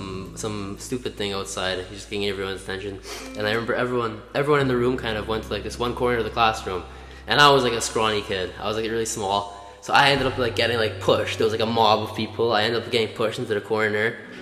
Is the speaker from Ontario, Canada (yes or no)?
yes; Markham, Ontario, Canada; I grew up in Markham. Both my parents are Polish.